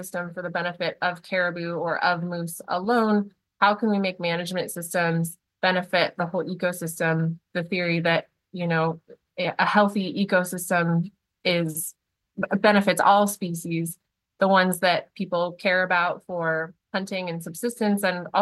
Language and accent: English; Colorado, United States; I'm originally from Colorado, and but my parents had land in Alaska that we would come up to every summer.